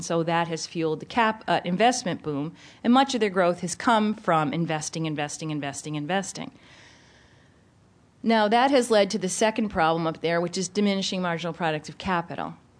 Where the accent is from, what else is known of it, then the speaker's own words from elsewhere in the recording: Rhode Island, United States; born there; I was born in Rhode Island, and of course, New England has seen all this before, right?